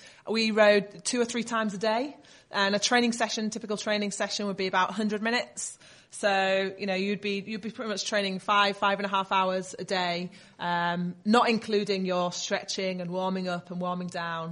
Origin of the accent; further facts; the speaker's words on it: Yorkshire and the Humber, United Kingdom; So I was born in Harrogate, but I grew up in West Yorkshire, near Leeds Bradford Way.